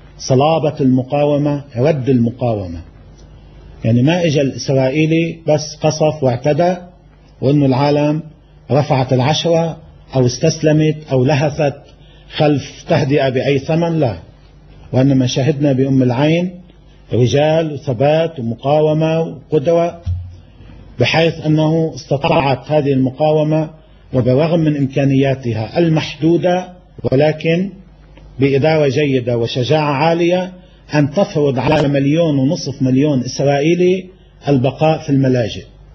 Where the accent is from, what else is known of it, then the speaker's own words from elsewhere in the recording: Lebanon; نحن كشعب لبناني